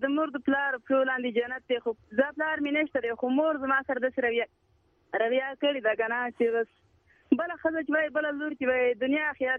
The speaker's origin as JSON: {"language": "Pashto", "region": "Khyber Pakhtunkhwa", "country": "Pakistan", "lives_now": "Faisalabad, Pakistan", "said": "نو مونږ وزیرستان کې مونږ د وزیرستان یو"}